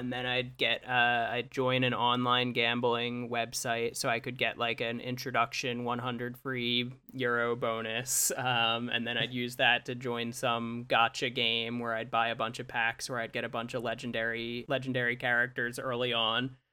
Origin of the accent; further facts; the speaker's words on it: Atlantic City, New Jersey, United States; One, I grew up in Atlantic City, New Jersey, which is like casino capital of the East Coast.